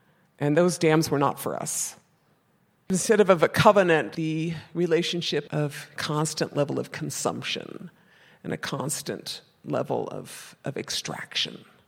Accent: White Earth Reservation, Minnesota, United States; I'm from the White Earth Reservation, I'm Bear Clan, and I'm really honored to be here with you.

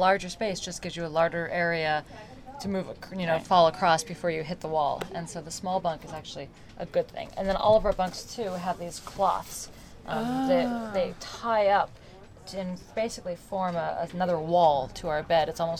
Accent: Colorado, United States; I grew up in Colorado

